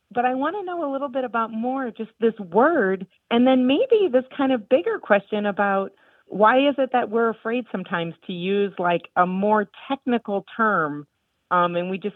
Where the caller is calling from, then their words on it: San Antonio, Texas, United States; I'm calling from San Antonio, Texas.